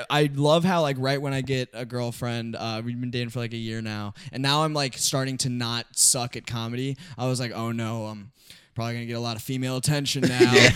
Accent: Missouri, United States; because I'm from Missouri, the heart of the Midwest.

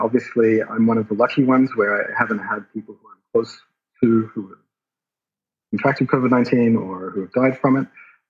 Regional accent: Australia; now in Portugal; Right. Well, I'm from Australia originally. Wendy's American. So we met in Italy and now we live in Portugal.

